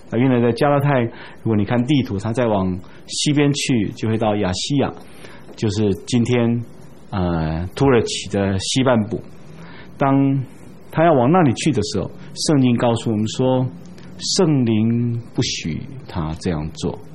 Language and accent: Chinese; China; 他说我们中国人有一个特点，就是遇见好的东西就父传子，子传孙